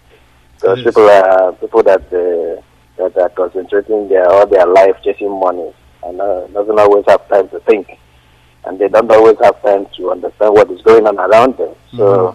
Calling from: Denmark; from Denmark. I'm calling from Denmark.

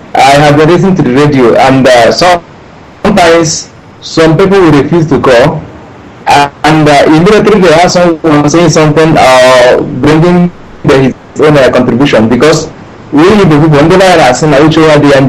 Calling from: Dakar, Senegal; From the Dakar, Senegal.

